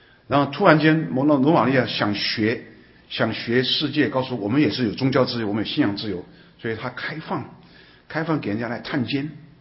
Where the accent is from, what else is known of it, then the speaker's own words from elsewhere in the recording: Taiwan; 我们小的时候在台湾呢